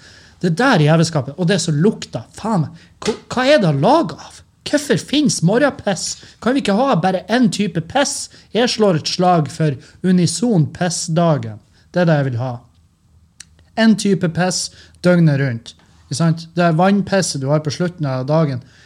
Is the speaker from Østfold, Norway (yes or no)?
no; Nordland, Norway; fordi at i Lurøy, Meløy, der jeg kommer fra, Rødøy, Gildeskål